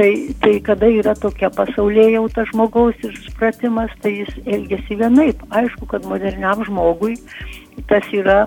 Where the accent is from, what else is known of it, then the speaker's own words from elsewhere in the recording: Dzūkija, Lithuania; Aš esu dzūkė, dzūkijoje tuo metu labai daug buvo baravykų